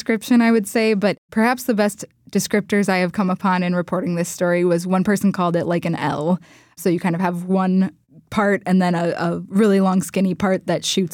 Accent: Afton, Minnesota, United States; Yeah, I grew up in the East Metro. I grew up in Afton.

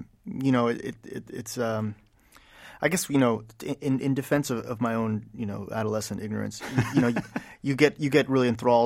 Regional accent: Birmingham, Alabama, United States; Absolutely.

